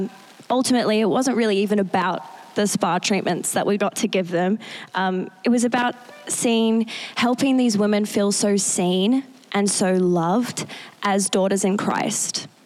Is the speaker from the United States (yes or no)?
no; Australia; The women in Bali want and need and love the same things as us Australian women as well.